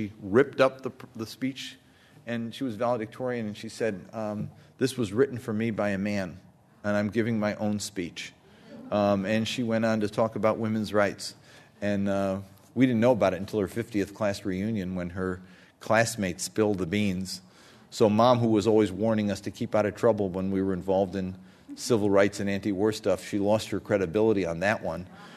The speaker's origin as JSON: {"language": "English", "country": "United States", "said": "was so disgraceful and so anti-Muslim that it was embarrassing to me as an American."}